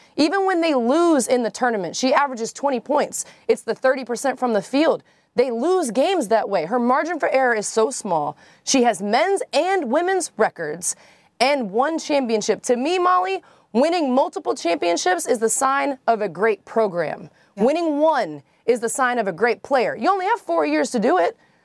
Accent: Georgia, United States; I'm from Georgia.

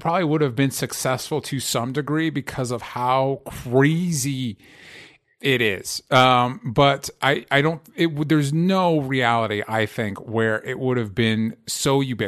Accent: Florida, United States; I grew up in Florida. I know these people.

